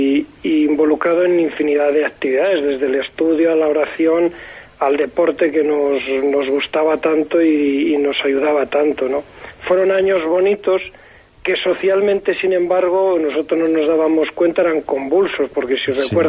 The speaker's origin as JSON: {"language": "Spanish", "town": "Madrona", "region": "Castile and León", "country": "Spain", "tie": "born or raised there", "also_born_or_lived": "Segovia", "said": "soy natural de Madrona. Y Madrona hace 50 años pues era un pueblo, y me imagino que sigue siendo muy religioso"}